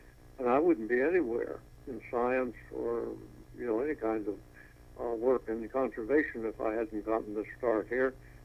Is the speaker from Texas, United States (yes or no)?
no; Mobile, Alabama, United States; The one I've become involved with mostly in my hometown of Mobile is the Mobile Chinsaw Delta.